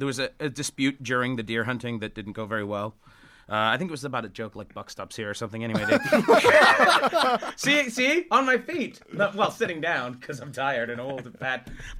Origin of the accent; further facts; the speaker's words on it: Vancouver, British Columbia, Canada; I'm from Vancouver, so I have like no winter clothing.